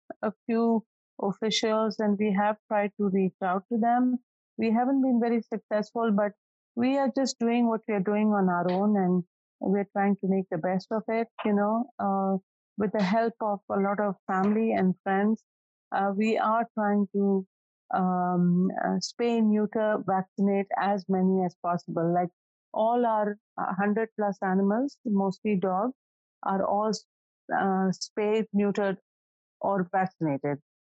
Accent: Karachi, Sindh, Pakistan; moved away as an adult; now in United States; I grew up in Karachi, and, after that, I got married and I went to the US.

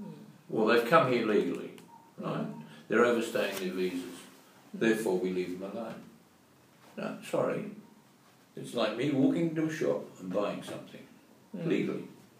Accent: Australia; Also, excuse me saying this, as an Australian I'll say it, the bulk of those 98% are white.

